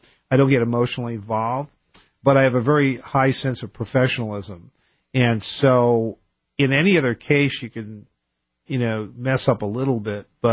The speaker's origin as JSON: {"language": "English", "region": "New York", "country": "United States", "tie": "born or raised there", "also_born_or_lived": "Portland, Oregon", "said": "Yeah, I grew up in New York, but I lived in Portland, Oregon for..."}